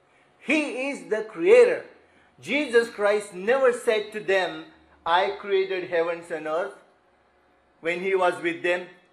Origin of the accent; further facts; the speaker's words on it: India; This was the first time we came from India.